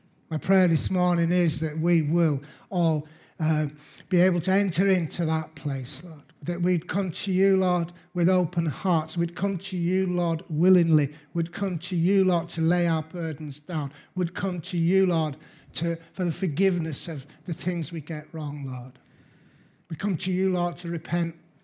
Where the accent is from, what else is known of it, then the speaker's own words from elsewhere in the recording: Huddersfield, Yorkshire and the Humber, United Kingdom; Me and my brother, we grew up in Greenhead Park. We spent our early years in Greenhead Park.